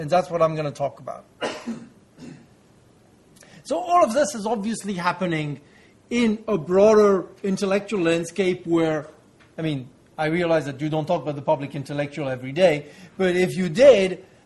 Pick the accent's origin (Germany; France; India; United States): France; my home country, France.